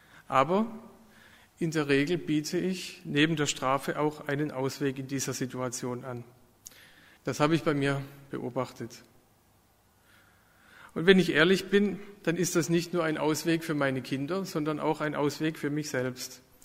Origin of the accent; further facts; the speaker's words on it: Baden-Württemberg, Germany; wir sind aus der Nähe von Heilbronn